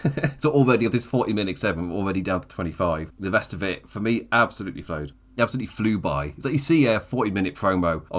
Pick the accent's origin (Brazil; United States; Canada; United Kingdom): United Kingdom; England; obviously I'm saying this as an Englishman